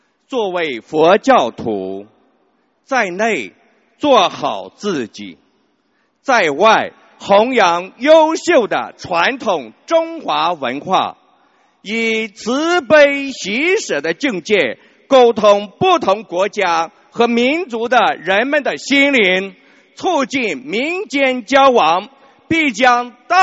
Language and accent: Chinese; New Zealand; 我是来自新西兰的同修